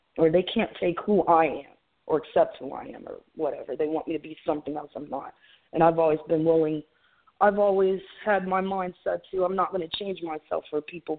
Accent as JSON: {"language": "English", "region": "Ohio", "country": "United States", "lives_now": "Delaware, United States", "said": "I want to go home, for one, because I live in Delaware, but I'm from Ohio, so I guess I got lucky on that."}